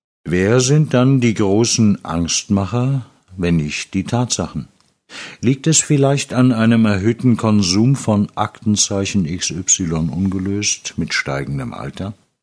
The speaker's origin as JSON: {"language": "German", "town": "Frankfurt", "region": "Hesse", "country": "Germany", "said": "Als Frankfurterin werde ich von Auswärtigen für ziemlich tough gehalten."}